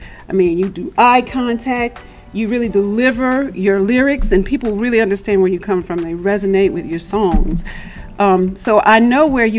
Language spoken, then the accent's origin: English; Gary, Indiana, United States; born there; He's from my hometown. I was born in Gary, Indiana.